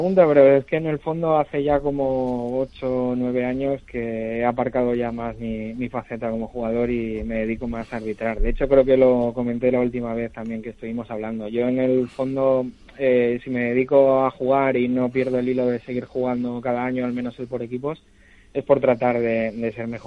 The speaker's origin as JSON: {"language": "Spanish", "country": "Spain", "said": "como árbitro español no puedo en ningún momento arbitrar a la selección española."}